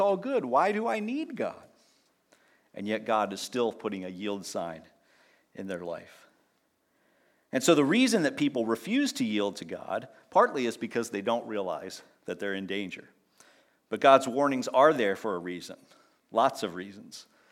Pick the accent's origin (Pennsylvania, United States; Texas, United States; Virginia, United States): Pennsylvania, United States; When I learned to drive growing up in Pennsylvania, we had an overpass near one highway